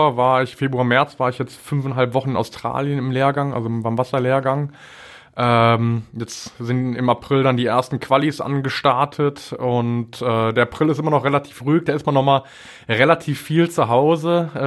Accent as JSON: {"language": "German", "town": "Bonn", "region": "North Rhine-Westphalia", "country": "Germany", "tie": "born or raised there", "also_born_or_lived": "Essen", "said": "Und von daher würde ich sagen, halt aufgewachsen in Bonn und Essen."}